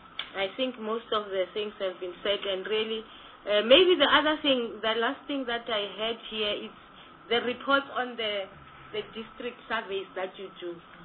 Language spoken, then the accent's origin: English; Mpumalanga, South Africa; I come from Pumala. They have to transport from Nelspruit to my area in the former Kwandebele, which is very far.